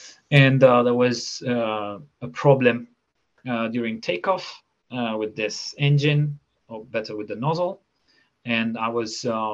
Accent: Rome, Lazio, Italy; English is a second language; Yeah, so I'm Italian. I was born in Rome. And pretty much, yeah, I grew up there. I did all my studies there.

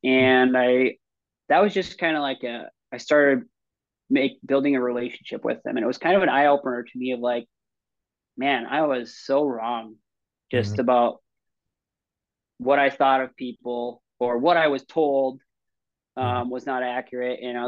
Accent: Blaine, Minnesota, United States; I didn't grow up in a small town. I grew up in Blaine, 50,000 people was the city population, big school

